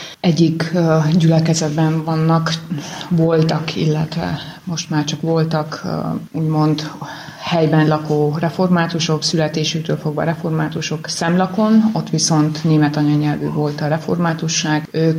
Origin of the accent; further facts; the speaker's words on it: Târgu Mureș, Mureș County, Romania; lévén, hogy Marosvásárhelyi vagyok, hogy hát olyan messze elkerültem otthonról